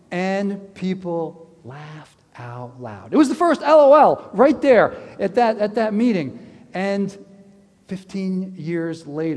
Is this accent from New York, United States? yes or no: yes; New York, United States; also born or lived in Connecticut; I grew up in New York and Connecticut, then I went out west for college.